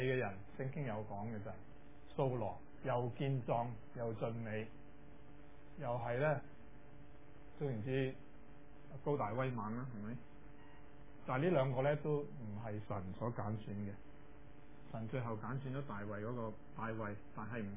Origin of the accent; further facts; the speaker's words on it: Hong Kong; 即系我哋香港人系人哋教